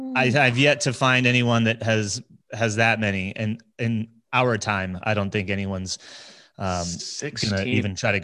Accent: New Jersey, United States; now in Colorado, United States; Most people don't know. When they meet me, just because I've been in Colorado for so long, they're just like surprised that I'm from New Jersey. But yeah, born and raised New Jersey, man.

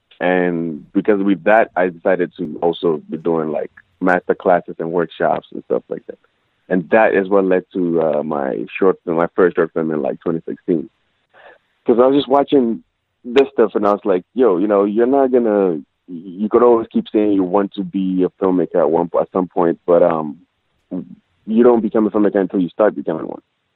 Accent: Ghana; I'm originally from Ghana, as you mentioned already. So, but growing up over there, I always wanted to kind

